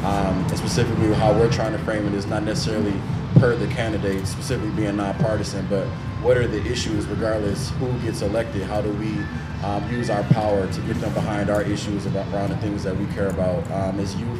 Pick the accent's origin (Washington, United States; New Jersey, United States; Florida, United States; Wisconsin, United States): Wisconsin, United States; Milwaukee; now in Madison, United States; I'm born and raised in Milwaukee. I'm now living in Madison for the year.